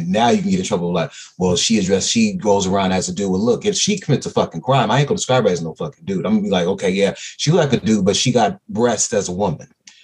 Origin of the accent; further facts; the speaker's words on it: San Francisco, California, United States; Like I said, I grew up in San Francisco. I didn't see that shit as a kid.